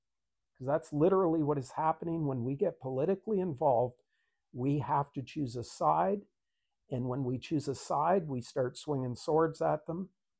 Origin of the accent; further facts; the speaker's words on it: Canada; I was born and raised in Canada.